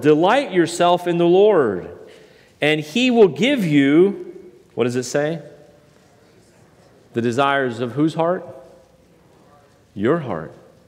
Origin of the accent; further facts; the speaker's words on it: Canada; I grew up in the Canadian Rockies, you know, just freezing every part of my body.